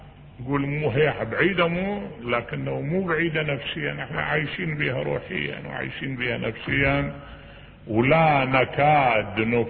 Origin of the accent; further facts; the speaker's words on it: Iraq; واحد انقتل ببا خمرة عندنا بالعراق